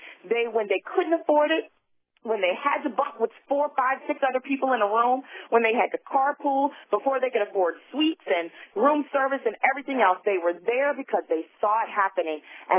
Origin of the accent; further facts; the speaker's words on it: the South, United States; Now, I grew up in the South going to church, like, seemed like all the time.